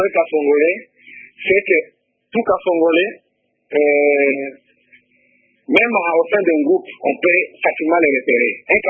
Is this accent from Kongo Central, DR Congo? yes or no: no; Kasongo, Maniema, DR Congo; on s'appelle tous, nous sommes des Kasongolais. Donc, nous appartenons tous à Kasongo, en dépit de nos petites tribus.